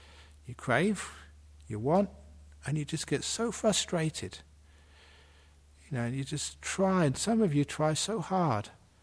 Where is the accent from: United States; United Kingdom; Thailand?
Thailand; when I was growing up in Thailand as a monk